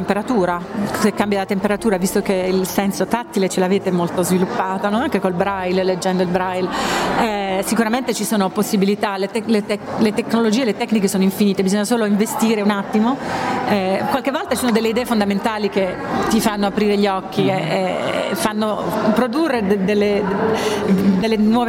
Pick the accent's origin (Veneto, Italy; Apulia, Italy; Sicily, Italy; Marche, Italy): Apulia, Italy; born there; sono anch'io del sud, io sono nata in Puglia.